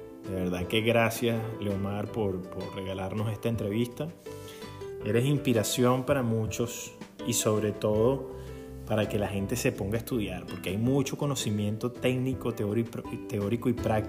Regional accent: Caracas, Capital District, Venezuela; also born or lived in Maracay; Sabes que yo me crié en el Valle, ¿no? Yo soy del Valle de Caracas.

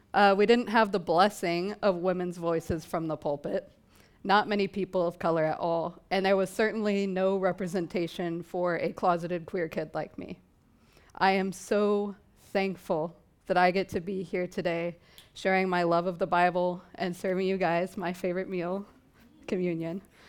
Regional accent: Oklahoma, United States; I was born and raised in Oklahoma. I was homeschooled, and I lived in a town with a population of only 1,000.

